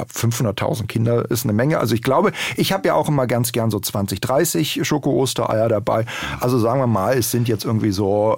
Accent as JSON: {"language": "German", "region": "Berlin", "country": "Germany", "tie": "born or raised there", "said": "Ich bin in Schöneberg groß geworden und der Schrebergarten ist immer noch der, in dem ich eben auch aufgewachsen bin."}